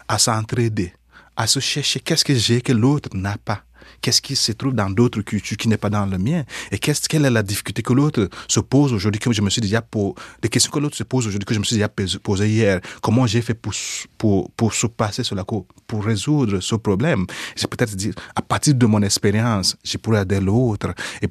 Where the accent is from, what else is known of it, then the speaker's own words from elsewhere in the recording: Nigeria; C'est pas seulement ici, je connais cela même chez nous, au Nigeria ou en Afrique.